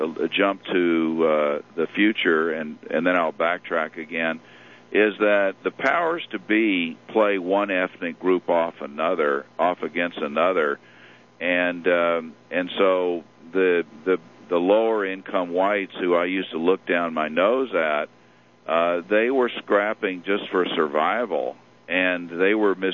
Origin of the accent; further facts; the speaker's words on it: Houston, Texas, United States; But I started out as I grew up in Houston, Texas, and I remember being involved supporting Republicans at that time, which was not the most popular thing. Texas was a Democratic state